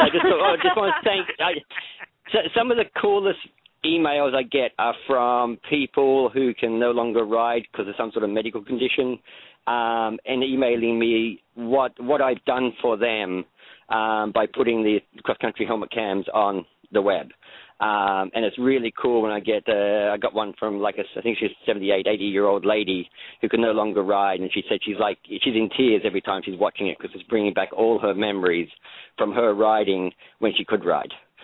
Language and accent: English; Australia; now in United States; Yes, I'm Australian